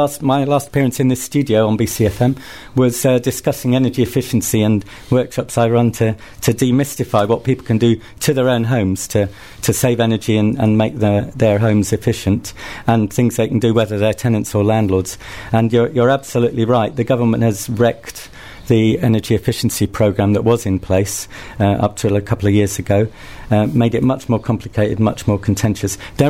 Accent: Scotland, United Kingdom; So I was brought up in Scotland.

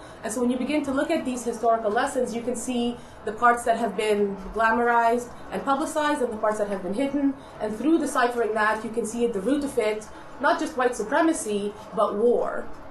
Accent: Egypt; I attest to that because I am from Egypt and I'm African.

